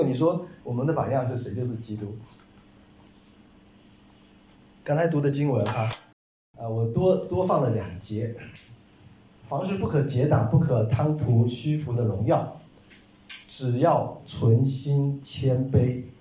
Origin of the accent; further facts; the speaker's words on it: China; 就像我们中国人，